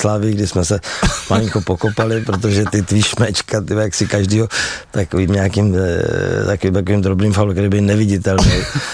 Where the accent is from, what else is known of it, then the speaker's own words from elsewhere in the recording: Nymburk, Central Bohemian Region, Czechia; also born or lived in Městec Králové; Tak v Městci Králové jsem se narodil, protože v Nymburce podle mě bylo plno v porodnici